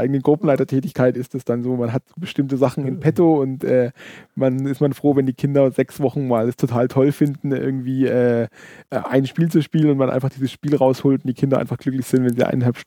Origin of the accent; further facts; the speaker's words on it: Bavaria, Germany; Das ist das Problem, wir kommen aus dem Allgäu